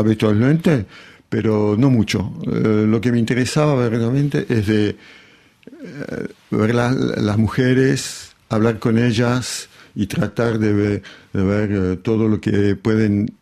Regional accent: Argentina; accent: Argentine; el acento argentino más un acento un poco especial que no se sabe si es francés, alemán o... Bueno, tengo un acento propio.

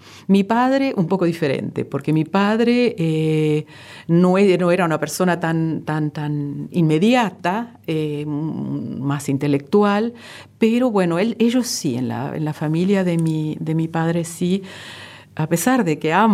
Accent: Buenos Aires, Argentina; born there; El resto ya somos nacidos porteños.

